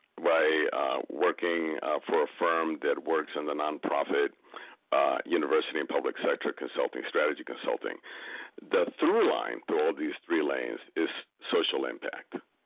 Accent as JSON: {"language": "English", "town": "Chicago", "region": "Illinois", "country": "United States", "said": "And I came out here from Chicago. That's where I'm from."}